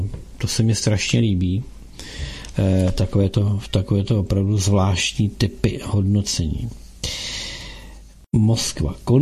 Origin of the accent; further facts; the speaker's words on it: Zlín, Zlín Region, Czechia; Já jsem ze Zlína, takže jsem na festivalu byla každý rok